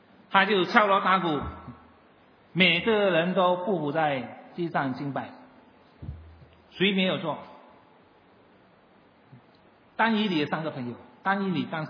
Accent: China; 我们不像我们中国人呢总结的长命百岁是最好的

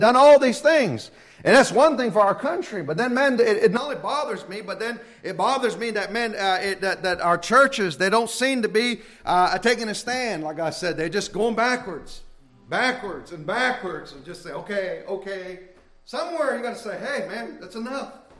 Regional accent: United States; born there; I'm American, top of my head, bottom of my foot. Amen. I'm not saying that I'm Indian first. No, I say I'm an American. Amen. Born in this country.

